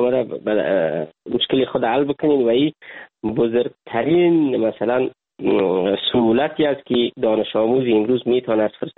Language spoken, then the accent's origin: Persian; Chahar Maghz Darah, Badakhshan, Afghanistan; ما در روستای چهارمغزدره ولسوالی کشم به دنیا آمدیم.